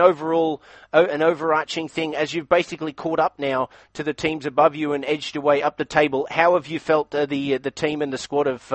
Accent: Australia; as an Australian

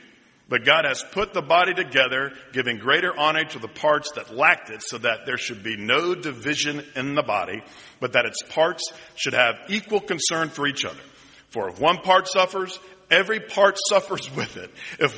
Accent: Atlanta, Georgia, United States; But growing up in Atlanta, I was a Braves fan.

